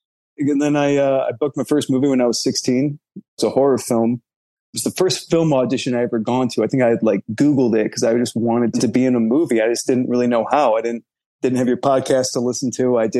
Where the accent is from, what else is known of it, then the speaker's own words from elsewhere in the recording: Chicago, Illinois, United States; Chicago's my hometown. I got started in the Chicago theater scene.